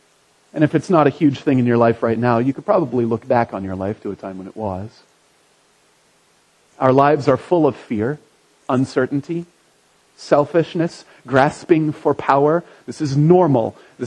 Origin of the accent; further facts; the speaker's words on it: Indiana, United States; also born or lived in West Virginia; Anyway, I grew up in Indiana.